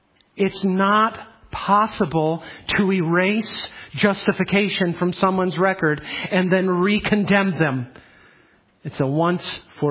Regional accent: Chicago, Illinois, United States; maybe it's because I'm from the Chicago area, I'm more familiar with it.

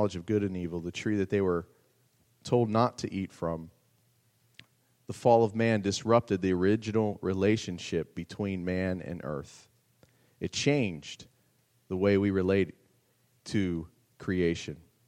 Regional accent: Maryland, United States; Where I grew up in Maryland, there's a popular buffet

